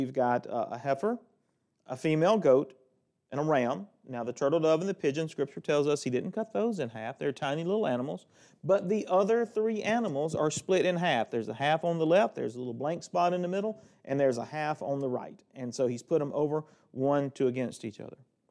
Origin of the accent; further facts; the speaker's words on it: Needham, Alabama, United States; If you go outside back where I grew up in Needham, Alabama, you'll see some more stars because there's not a lot of light pollution there.